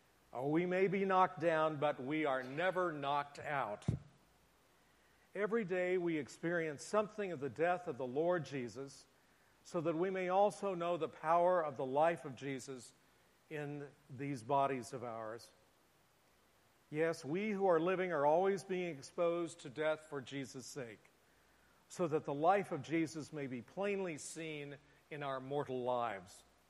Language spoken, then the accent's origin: English; Kansas City, Missouri, United States; One of my heroes growing up lived on the other side of my hometown of Kansas City.